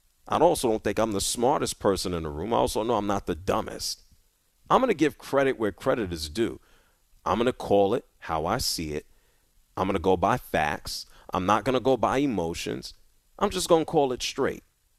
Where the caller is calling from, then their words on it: Houston, Texas, United States; from Houston.